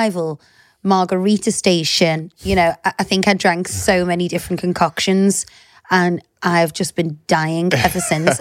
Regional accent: Ireland; I'm Irish and South African. My dad's mum's dad was fully South African.

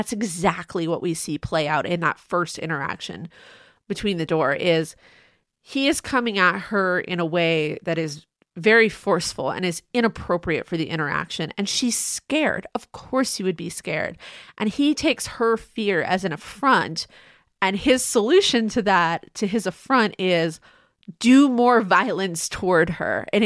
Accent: United States; So relatable to my experience as an American woman in 2024.

